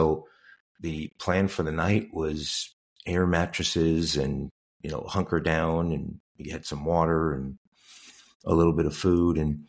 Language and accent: English; New York, United States; And growing up in New York, I had been through a couple of hurricanes